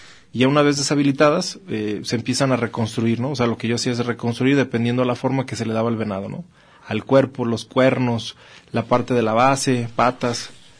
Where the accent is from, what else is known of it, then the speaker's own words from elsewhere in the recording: Guadalajara, Jalisco, Mexico; Soy tapatío.